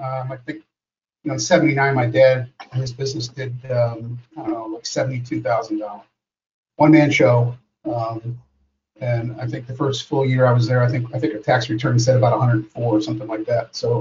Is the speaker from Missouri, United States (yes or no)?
yes; Missouri, United States; You know, I'm from Missouri. You have to show me. That's our motto in Missouri.